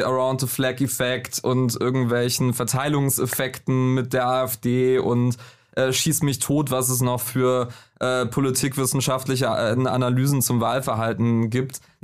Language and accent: German; Northern Germany, Germany; Also ich bin Norddeutscher.